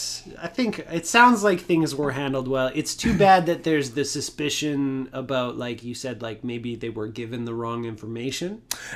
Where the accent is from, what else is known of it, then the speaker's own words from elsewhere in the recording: Canada; I'm just like way too Canadian.